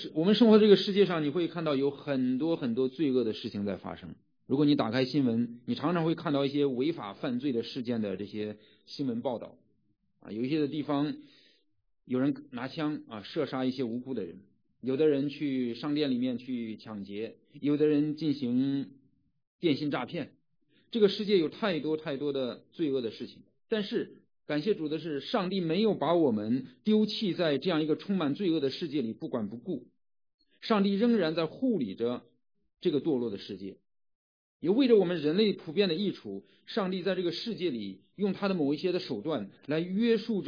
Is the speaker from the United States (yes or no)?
yes; Mississippi, United States; 我是来自密西西比州。